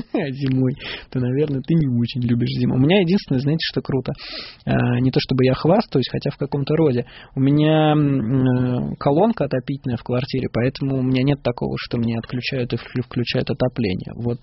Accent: Russia; Я родился в России, всю жизнь здесь живу, мне здесь очень нравится. Я российский и русский патриот

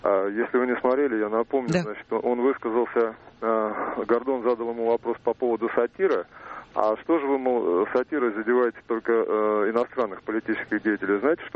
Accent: Moscow, Russia; я из Москвы.

